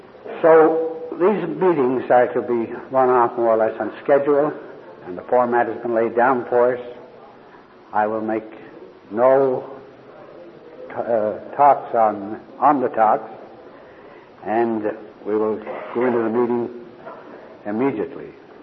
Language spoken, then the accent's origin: English; Sydney, Nova Scotia, Canada; from Sydney, Nova Scotia, not quite to the easterly point of the country